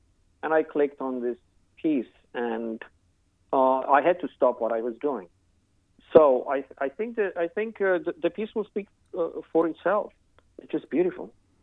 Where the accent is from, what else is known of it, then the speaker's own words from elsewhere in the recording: Romania; And so I heard it a number of times growing up in Romania.